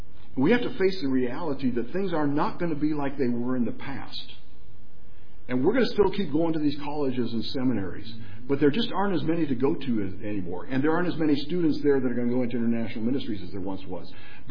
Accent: Nigeria; I grew up in Nigeria, and we didn't have OSHA back then

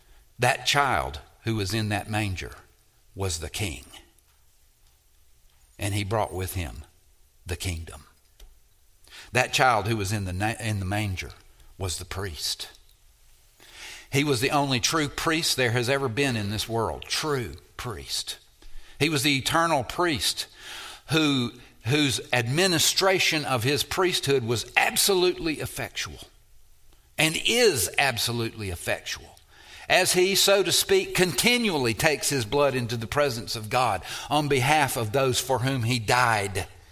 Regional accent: Mississippi, United States; You know, I come from Mississippi, and I know exactly what that means. Because we didn't have, at one point in my life, we didn't have indoor plumbing and bathrooms.

